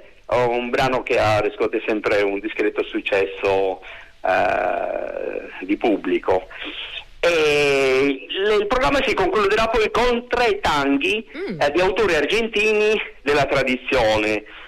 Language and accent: Italian; Sardinia, Italy; bravissimo chitarrista mio conterraneo, perché noi siamo sardi.